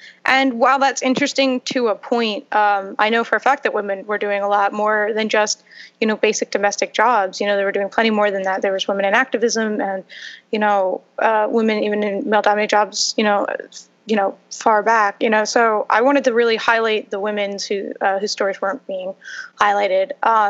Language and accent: English; Pennsylvania, United States; If you're from Pennsylvania, I am from Delaware County, better known as Delco.